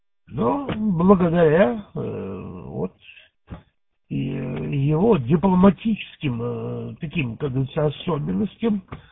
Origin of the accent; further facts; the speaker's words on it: Siberia, Russia; Восточная Сибирь. Так что мы восточные сибиряки, например.